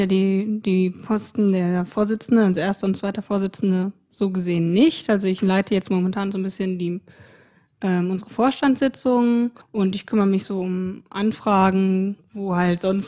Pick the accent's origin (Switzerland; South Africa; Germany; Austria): Germany; Hesse; Genau, ich komme aus dem Raum Frankfurt am Main.